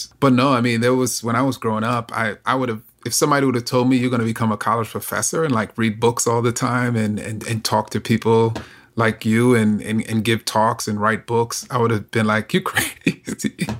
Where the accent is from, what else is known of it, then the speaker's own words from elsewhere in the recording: New York City, New York, United States; which growing up in New York City, I mean, that's what we did. We played basketball.